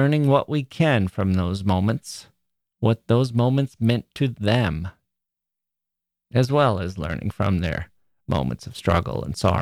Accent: Wisconsin, United States; I'm from Wisconsin, and we scoff at people in California who say, oh, it was 40 degrees last night, quite cold.

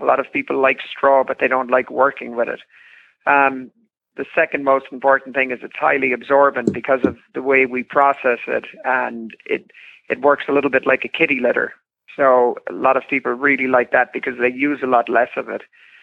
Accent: Ireland; now in United States; I'm from Ireland. I grew up using straw.

